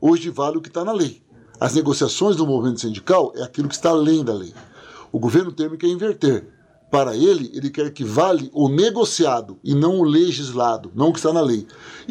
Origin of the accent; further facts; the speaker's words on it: Paraná, Brazil; Eu sou do Paraná.